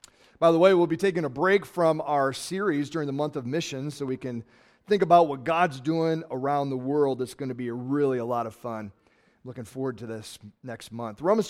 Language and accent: English; United States; as I lived overseas as an American.